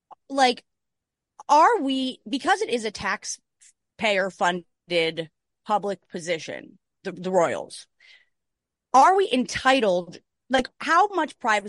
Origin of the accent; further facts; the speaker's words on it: New Jersey, United States; because we're from New Jersey, where there actually are a lot of orchards.